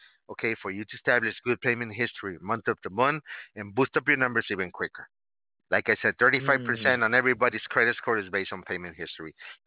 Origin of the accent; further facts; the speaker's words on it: Arizona, United States; I'm from Arizona. I'm not there right now, but I do miss it. I lived many, you know, for a lot of years there in Flagstaff.